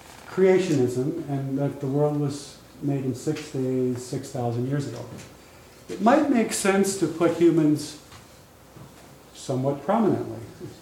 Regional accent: Minneapolis, Minnesota, United States; I grew up in Minneapolis, and we had relatives on farms in southern Minnesota.

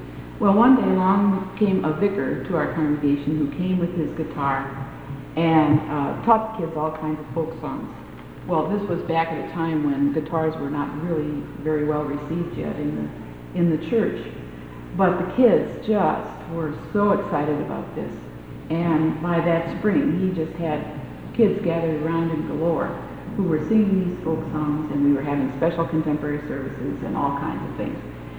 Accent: Tacoma, Washington, United States; I'm from Tacoma, Washington.

